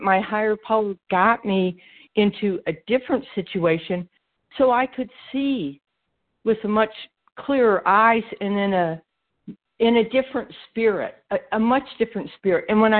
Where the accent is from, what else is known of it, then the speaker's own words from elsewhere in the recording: Georgia, United States; from Georgia, and I'm a gratefully amazed recovered compulsive eater